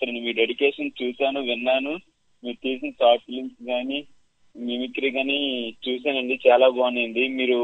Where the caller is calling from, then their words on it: Hyderabad, Telangana, India; నేను హైదరాబాద్ నుంచి